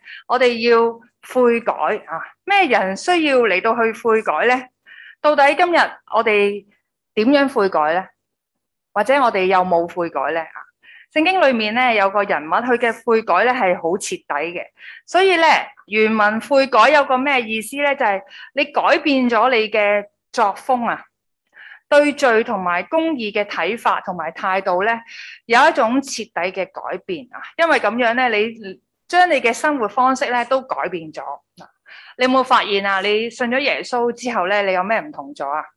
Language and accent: Cantonese; Chaozhou, Guangdong, China; 因为咧我系潮州人嚟嘅，潮州人唔知点解讲嘢好大声